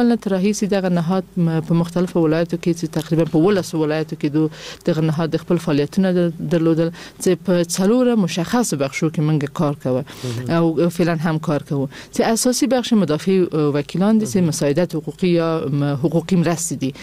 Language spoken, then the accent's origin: Pashto; Kabul, Afghanistan; ما د کابل اوسیدونکې. ما په کابل کې زیږیدلې، ما اکثر عمر مې ټول عمر مې یعنی په افغانستان کې په کابل کې تیر کړی دی. د خپل تحصیلات مې هم په کابل کې تکمیل کړي دي.